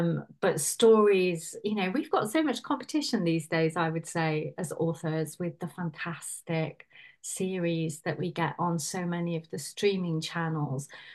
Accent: United Kingdom; I'm British, obviously.

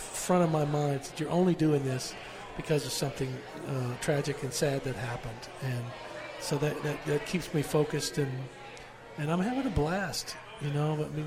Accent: Oklahoma, United States; I came from Oklahoma

